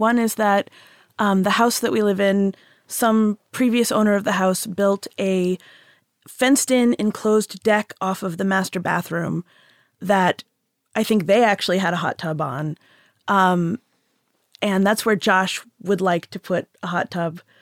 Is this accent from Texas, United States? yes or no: yes; Houston, Texas, United States; I grew up in Houston.